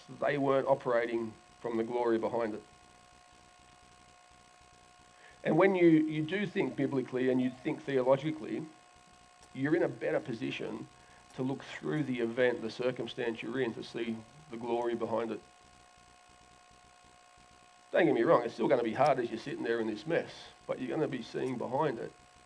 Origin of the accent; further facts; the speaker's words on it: Glenmore Park, New South Wales, Australia; yeah, look, I'm from Glenmore Park.